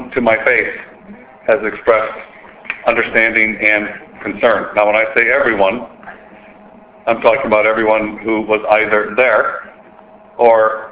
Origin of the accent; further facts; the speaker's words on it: United States; I'm an American. I'm an American taxpayer.